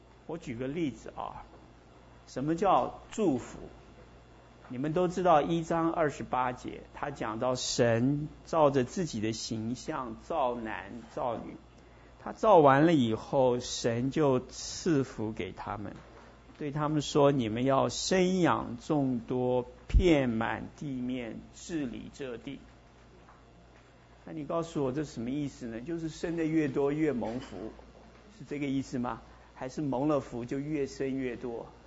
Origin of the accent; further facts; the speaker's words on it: China; 我们中国人讲福，那是很容易懂的